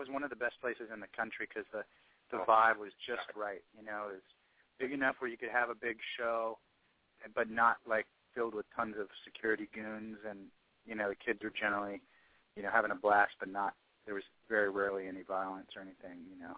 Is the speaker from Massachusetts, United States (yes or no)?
no; Arlington, Virginia, United States; I say I grew up in Arlington, you know, but really, you know, if I'm talking to somebody who doesn't really know the different little areas right outside D.C., I'll just say D.C.